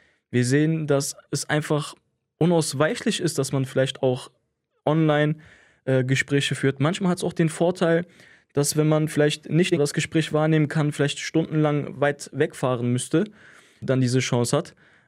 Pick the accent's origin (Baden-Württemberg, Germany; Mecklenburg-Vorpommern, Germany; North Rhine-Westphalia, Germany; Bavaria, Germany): North Rhine-Westphalia, Germany; Krefeld; ich bin in Krefeld geboren, ich bin in Krefeld aufgewachsen, ich habe hier Abitur gemacht, studiert und ich kenne keine andere Stadt als Krefeld.